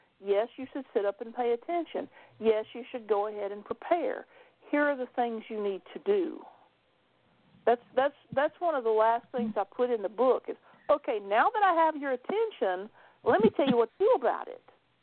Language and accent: English; Clarksville, Tennessee, United States; I grew up in outside of Clarksville, Tennessee, which is just south of Fort Campbell, Kentucky